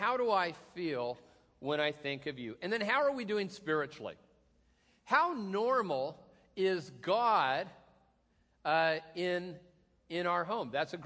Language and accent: English; Tacoma, Washington, United States; I am from Tacoma.